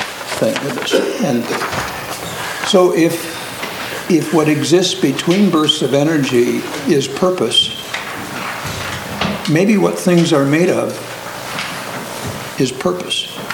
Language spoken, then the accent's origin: English; Portland, Oregon, United States; from Portland, Oregon, retired as a pastor, also been a psychotherapist